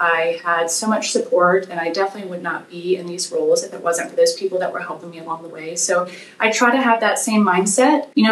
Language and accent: English; Tallahassee, Florida, United States; I am from Tallahassee. So I went to nursing school here.